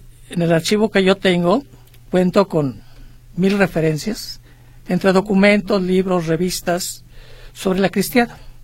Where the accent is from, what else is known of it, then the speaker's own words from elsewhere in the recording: Cuquío, Jalisco, Mexico; Cuquío, Jalisco.